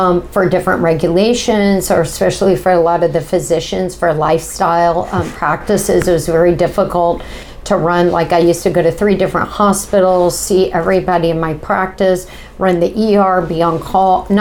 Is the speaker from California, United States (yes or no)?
no; Atlanta, Georgia, United States; And then they came here. And I grew up here and in Atlanta, spent my summers here.